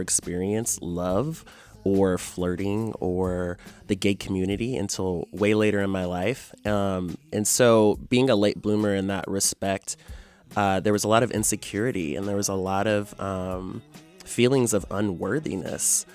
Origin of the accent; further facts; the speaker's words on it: Kansas City, Kansas, United States; Well, I grew up in Wyandotte County, which is the poorest county in Kansas. And so I grew up in a relatively poor neighborhood.